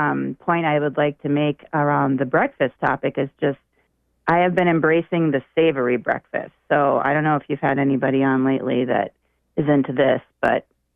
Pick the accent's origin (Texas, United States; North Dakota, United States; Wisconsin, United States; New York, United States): Wisconsin, United States; born there; Yes, so my parents are from Wisconsin. I was born in Wisconsin